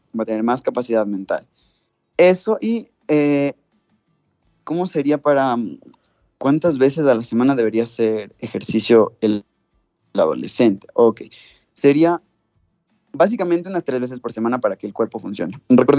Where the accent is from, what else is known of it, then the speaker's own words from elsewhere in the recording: Ecuador; especialmente ahora que estamos en vacaciones aquí en mi país, en Ecuador